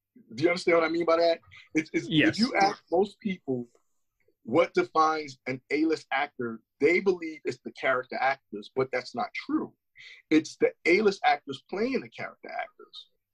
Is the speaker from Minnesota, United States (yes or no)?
no; New York, United States; because growing up in New York, it was a lot of things in regards to bad influences.